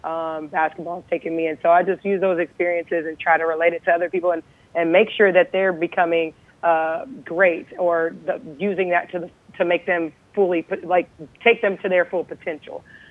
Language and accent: English; United States; I was born and raised in America, and there's so much opportunity here